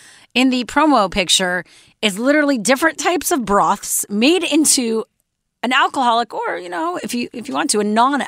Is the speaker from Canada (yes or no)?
yes; Canada; But this was a really strange campaign from my home country, Campbell's Canada.